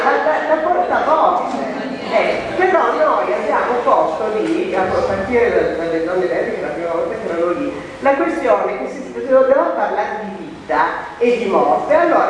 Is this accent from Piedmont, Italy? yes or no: yes; Turin, Piedmont, Italy; io vengo da Torino